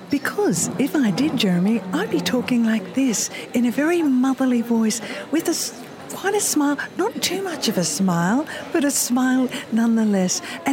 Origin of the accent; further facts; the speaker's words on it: Australia; I'm Australian